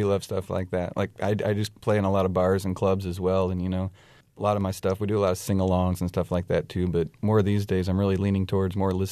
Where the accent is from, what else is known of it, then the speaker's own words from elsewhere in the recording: Illinois, United States; When I grew up in my hometown and around here, everybody was, you know, working at the local factory and trying to make ends meet